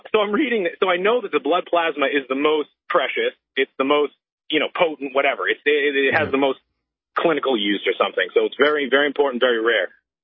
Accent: Boston, Massachusetts, United States; moved away; I'm originally from Boston myself, moved up to New Hampshire a couple years ago.

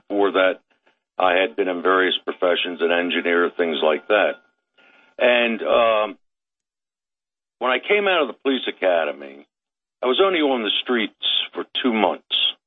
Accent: Baltimore, Maryland, United States; Yeah, I grew up in Baltimore City, so did my wife.

